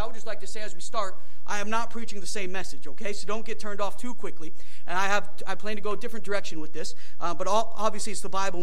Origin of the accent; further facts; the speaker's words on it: the North, United States; talk about how because I'm from the North, I never thought I'd date or marry somebody that's from the South.